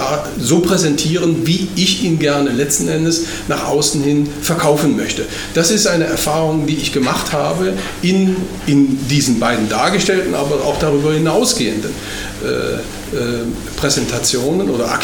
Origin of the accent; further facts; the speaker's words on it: Rhineland, Germany; es wurden die verschiedenen Schulsprecher einer großer Gymnasien im Rheinland, wo ich herkomme, interviewt